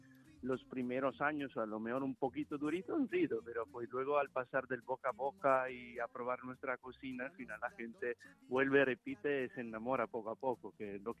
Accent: Italy; Spanish is a second language; also born or lived in London; now in Spain; Yo soy italiano, pero claro, un italiano que ha viajado un poquito, ha estado en algunos sitios en Asia, entonces está en Londres, me creé un poquito ahí.

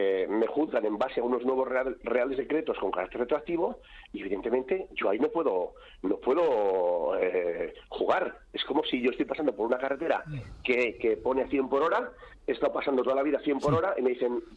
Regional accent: Spain; No, porque soy español.

